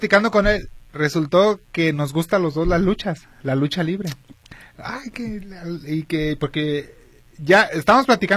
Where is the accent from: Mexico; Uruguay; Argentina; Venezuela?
Mexico; Guadalajara, Jalisco; yo soy de Guadalajara.